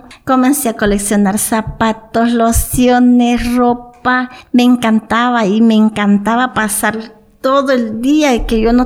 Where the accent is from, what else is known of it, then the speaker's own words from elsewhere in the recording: El Salvador; now in Comitán, Mexico; Entonces tuve que salir de mi país, de El Salvador, por la misma razón de que no quería que me mataran.